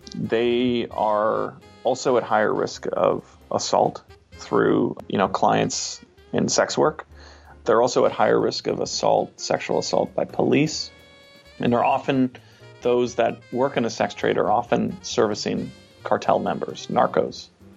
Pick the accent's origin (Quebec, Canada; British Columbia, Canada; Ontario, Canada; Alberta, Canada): British Columbia, Canada; Vancouver; So I'm Canadian, and I'm from Vancouver, Canada